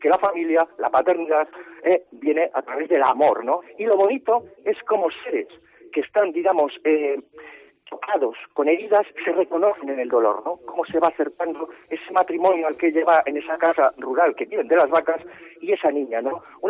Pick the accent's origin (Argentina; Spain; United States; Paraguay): Spain; somos españoles, yo lo digo como español